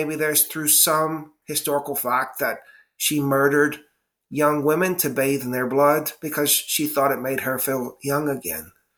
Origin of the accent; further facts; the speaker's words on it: United States; now in Slovakia; As an American who's living in Slovakia